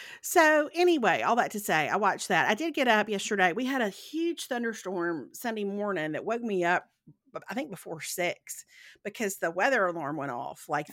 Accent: Meridian, Mississippi, United States; a guy from my hometown from Meridian in Mississippi

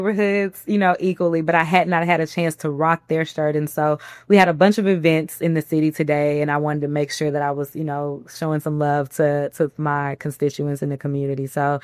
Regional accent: Houston, Texas, United States; I'm from Houston. I'm from the South.

